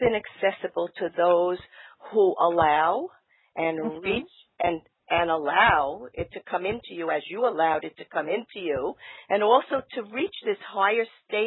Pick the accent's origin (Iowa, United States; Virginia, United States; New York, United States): New York, United States; accent: New York; for me, Lori, with my New York accent, is a little easier.